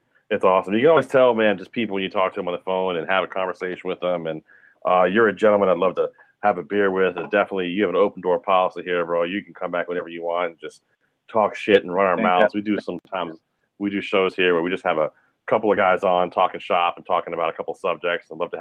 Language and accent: English; Virginia, United States; I come from Virginia. I know you guys are New York people, but I come from down south.